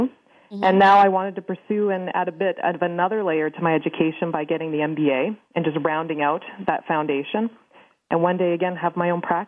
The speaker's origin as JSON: {"language": "English", "country": "Canada", "said": "I am Canadian. Maybe your listeners need to know I'm Canadian."}